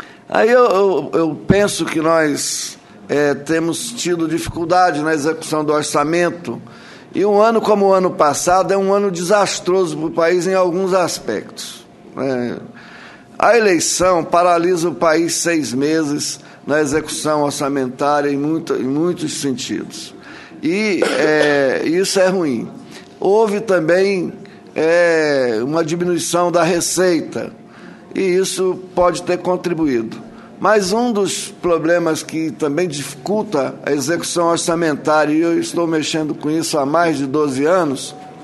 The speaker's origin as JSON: {"language": "Portuguese", "region": "Minas Gerais", "country": "Brazil", "said": "também, como mineiro, não gosto de atrasar"}